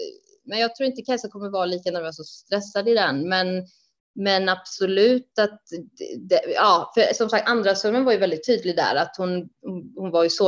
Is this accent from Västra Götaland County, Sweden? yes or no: yes; Vänersborg, Västra Götaland County, Sweden; Jag är ju från Vänersborg, så att Lidköping var ju alltid vår den klubben vi åkte till under juniortiden.